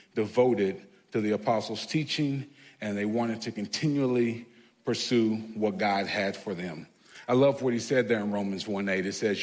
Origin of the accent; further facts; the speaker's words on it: Lexington, Kentucky, United States; told people I was from Lexington, Kentucky.